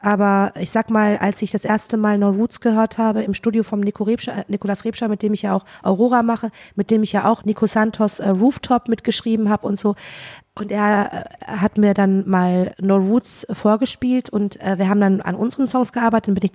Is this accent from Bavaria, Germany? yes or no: no; Cologne, North Rhine-Westphalia, Germany; ich komme ja aus Köln